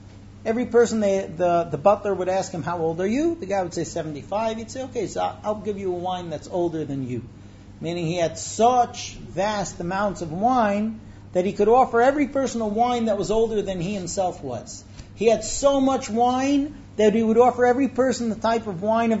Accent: California, United States; I grew up in the United States. California, right.

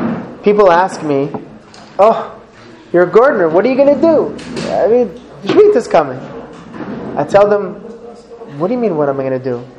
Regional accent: Canada; I'm not from this land. And there's so much of it. I come from Canada

